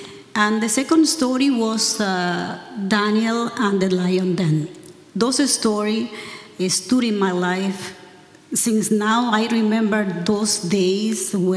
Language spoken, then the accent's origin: English; Dominican Republic; I come from Dominican Republic. Beautiful country, by the way, not the cold like here.